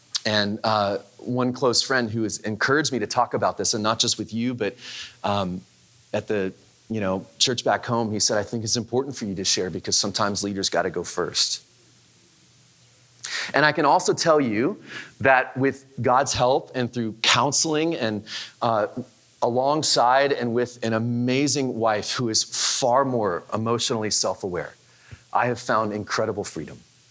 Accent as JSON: {"language": "English", "town": "Dallas", "region": "Texas", "country": "United States", "tie": "born there", "said": "I was born in Dallas. I never thought I would come back"}